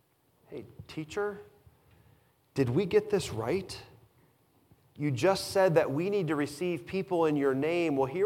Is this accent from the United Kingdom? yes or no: no; Illinois, United States; I was born and raised in Illinois. It's flat. Corn, pigs, and flat.